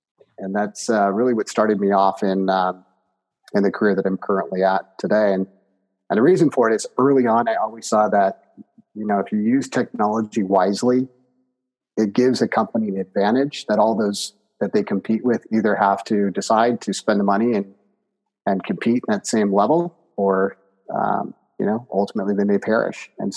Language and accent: English; California, United States; But I'm a Southern California native. I actually am kind of boring in that way, in that I was born an hour from where I live today